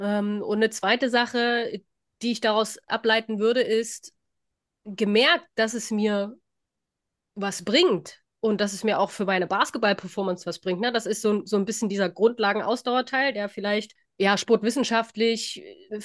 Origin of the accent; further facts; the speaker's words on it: Chemnitz, Saxony, Germany; Ich bin aus Chemnitz